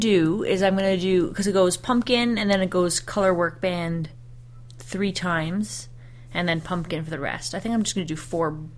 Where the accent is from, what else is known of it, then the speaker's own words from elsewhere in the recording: East Coast, United States; And I've always said that, because I grew up on the East Coast, right?